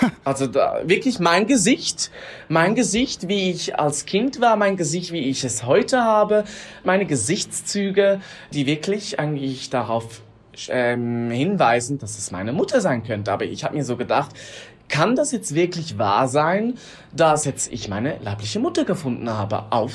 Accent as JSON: {"language": "German", "country": "Switzerland", "said": "ich bin aus der Schweiz, bin adoptiert."}